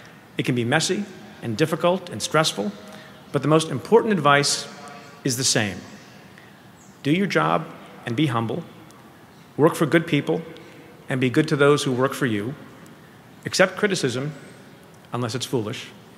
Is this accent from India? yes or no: yes; India; now in United States; even though I hail from India